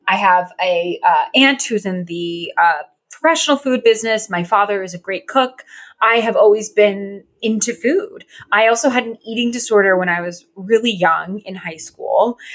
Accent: Connecticut, United States; also born or lived in Los Angeles; now in Brooklyn, United States; I am she. And I am from Connecticut. I currently live in Brooklyn.

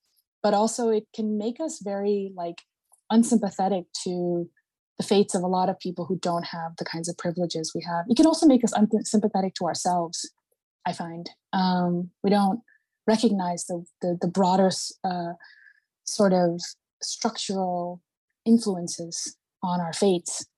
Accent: Nepal; growing up in Nepal, I had a lot of books

